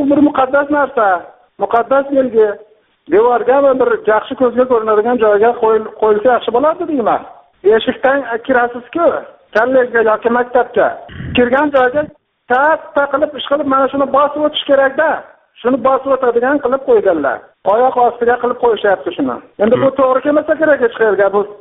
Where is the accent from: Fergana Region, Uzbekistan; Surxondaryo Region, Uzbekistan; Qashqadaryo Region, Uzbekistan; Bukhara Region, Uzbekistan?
Bukhara Region, Uzbekistan; Qorako'l; Men Qorako'ldan.